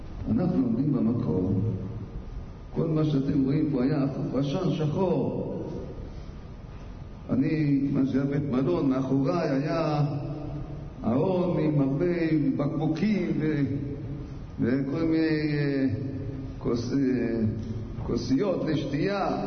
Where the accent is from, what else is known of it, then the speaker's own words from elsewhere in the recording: Jerusalem, Jerusalem District, Israel; אני יהודי ירושלמי